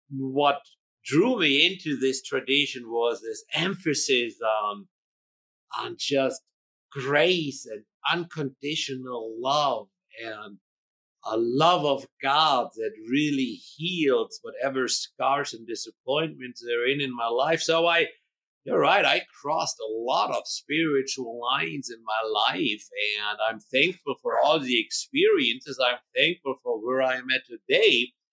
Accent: Hanover, Lower Saxony, Germany; English is a second language; as you hear in my accent, I was born and raised in Germany, in north central Germany. Hometown is Hanover. And back there, I was born, raised into, you know, the Roman Catholic Church

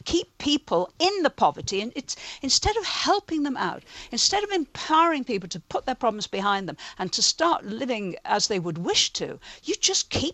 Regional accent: Liverpool, North West England, United Kingdom; I come from Liverpool.

